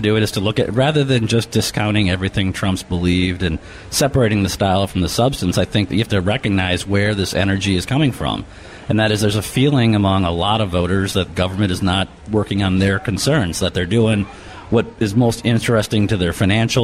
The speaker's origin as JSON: {"language": "English", "region": "Minnesota", "country": "United States", "said": "As a Minnesotan, of course, I'm happy to see a Minnesotan be on the top of the ticket as a vice president."}